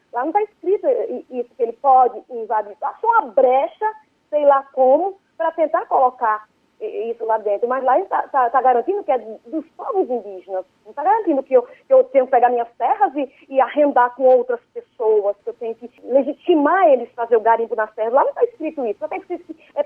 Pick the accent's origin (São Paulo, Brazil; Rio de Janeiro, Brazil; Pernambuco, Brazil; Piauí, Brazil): Pernambuco, Brazil; na minha terra Pancará, em Pernambuco